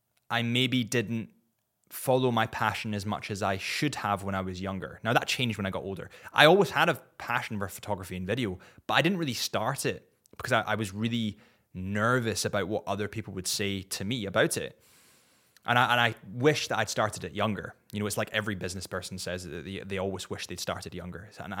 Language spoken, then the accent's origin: English; Scotland, United Kingdom; This one specifically has a thistle on it, and obviously being Scottish, thistle.